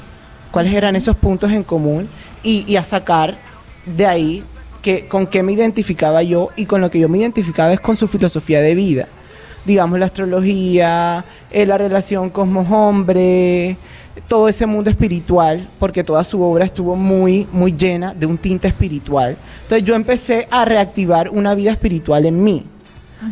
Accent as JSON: {"language": "Spanish", "town": "Barranquilla", "region": "Atlántico", "country": "Colombia", "said": "Yo estudié en Bogotá, soy barranquillero"}